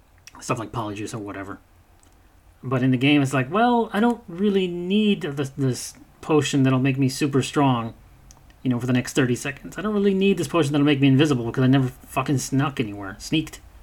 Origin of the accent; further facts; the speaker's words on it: United Kingdom; see, now this is the problem of being British.